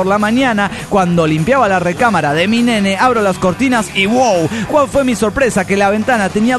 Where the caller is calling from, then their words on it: Chilpancingo, Guerrero, Mexico; de Chilpancingo, Guerrero, México.